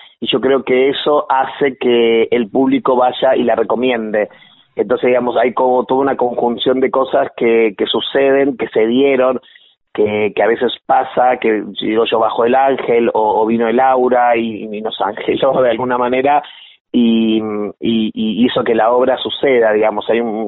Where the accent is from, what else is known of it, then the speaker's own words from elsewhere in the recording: Santo Tomé, Santa Fe, Argentina; yo soy santafesino de Santo Tomé, que es un lugar un poquito más chico incluso, que queda ahí pegadito a Santa Fe.